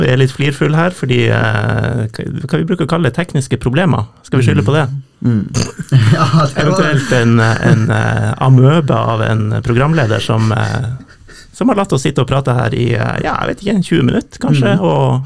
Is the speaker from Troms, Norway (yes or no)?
yes; Tromsø, Troms, Norway; Ja, og vi kan si vi er fra Tromsø og alt sånt her.